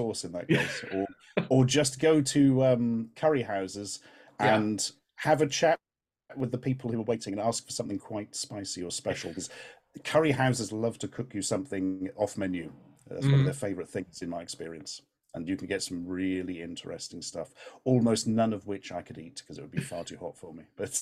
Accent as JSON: {"language": "English", "region": "East of England", "country": "United Kingdom", "said": "I'm from Norfolk in the UK"}